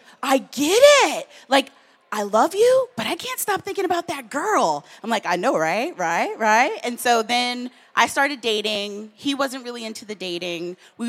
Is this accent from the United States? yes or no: yes; the South, United States; I grew up in the South, I feel you.